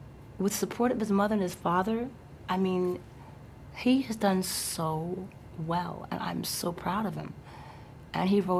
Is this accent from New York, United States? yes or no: no; East Orange, New Jersey, United States; Eric Hudson, who did … he grew up in my hometown. I know his mother, I know his father for years. And I remember this kid as a baby in East Orange, New Jersey.